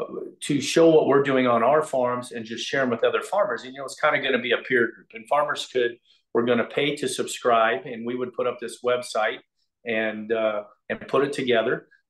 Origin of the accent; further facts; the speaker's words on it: Iowa, United States; I was a farmer from Iowa and went up there and had a plot in their first step trials.